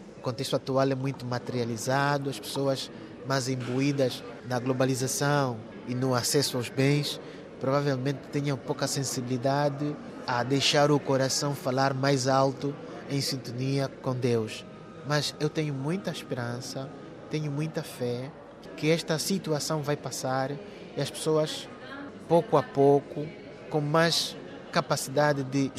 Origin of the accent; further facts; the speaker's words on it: Angola; lá no nosso país, Angola, de onde venho.